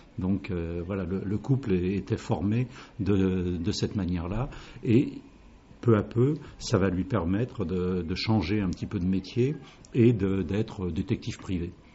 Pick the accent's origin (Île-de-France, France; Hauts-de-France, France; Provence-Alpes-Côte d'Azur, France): Île-de-France, France; Saint-Denis; born there; dans ma ville natale, Saint-Denis, là où il y a le Stade de France.